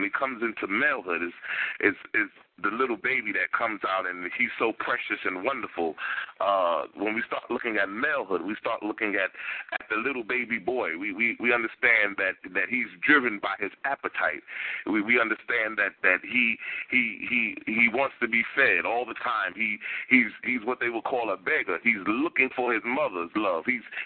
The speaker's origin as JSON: {"language": "English", "town": "Brooklyn", "region": "New York", "country": "United States", "tie": "born or raised there", "said": "because growing up in Brooklyn, my mother raised me."}